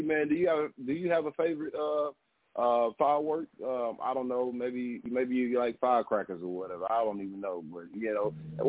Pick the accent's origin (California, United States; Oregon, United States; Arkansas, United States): Arkansas, United States; Jonesboro; I'm from Jonesboro, so that's probably from Pine Bluff.